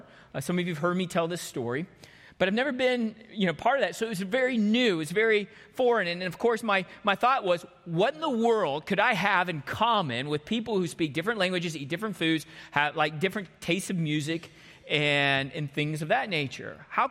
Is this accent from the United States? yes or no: yes; Texas, United States; even though I grew up in Texas, they grew up in Western Massachusetts